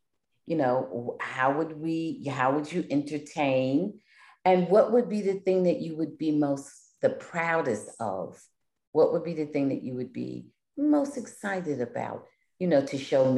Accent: United States; Since I'm from New York, New Jersey area, I just go for the team in my area

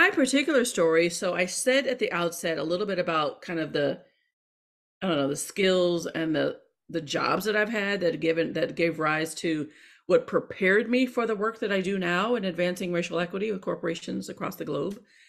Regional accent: Hampton, Virginia, United States; my parents taught at Hampton University, so I'm from Hampton.

